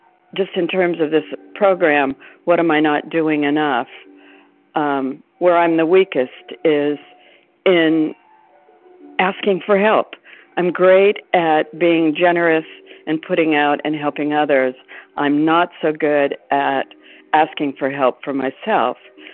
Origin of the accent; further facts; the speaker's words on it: Arizona, United States; I'm from Arizona.